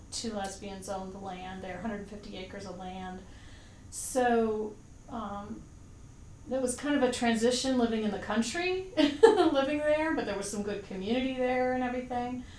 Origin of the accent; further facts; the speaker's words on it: Wisconsin, United States; born there; I'm 46 years old, and I was born in Wisconsin.